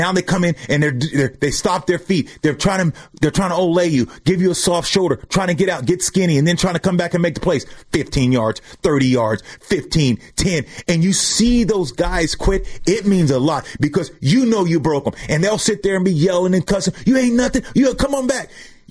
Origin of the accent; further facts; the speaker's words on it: California, United States; I come from California, and you go to deep south, and you're talking about New Orleans, baby